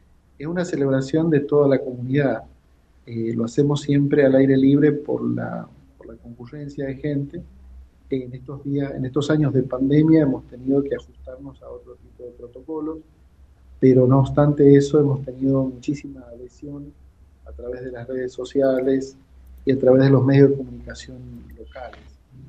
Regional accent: Villa Mercedes, San Luis, Argentina; born there; De hecho, hay uno que está al norte de San José, que es Villa Mercedes, que es mi pueblo natal, donde yo nací

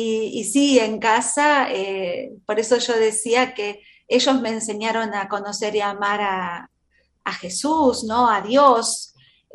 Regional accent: Mar del Plata, Buenos Aires Province, Argentina; born there; Bueno, yo nací en la ciudad de Mar del Plata, un primero de septiembre del año 1970.

